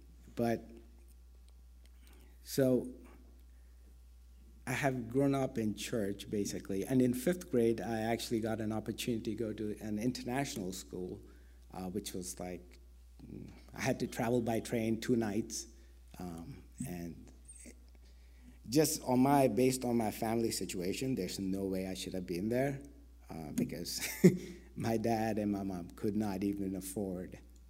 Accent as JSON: {"language": "English", "country": "India", "second_language": "English", "moved": "yes", "lives_now": "United States", "said": "Chicago was the first place I came to from India, so that's all I knew."}